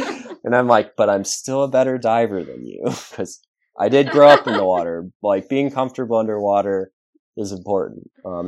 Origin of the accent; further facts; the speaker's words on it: Florida, United States; That whole kind of background of how I grew up in Florida and being on the reef snorkeling